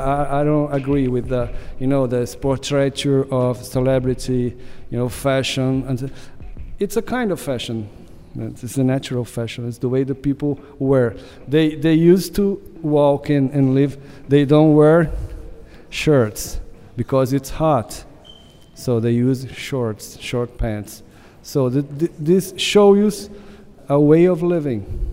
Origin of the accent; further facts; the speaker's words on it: Belém, Pará, Brazil; born there; English is a second language; I'm from Brazil. I'm work in photography. I'm 53 years old. I was born in Belém, at the north.